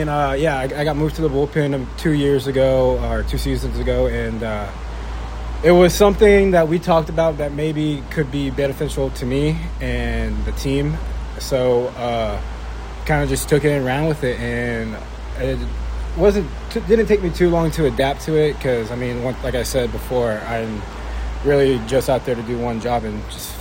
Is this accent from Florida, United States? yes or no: no; Corpus Christi, Texas, United States; I'm born and raised in Corpus, so it's only 2 hours away.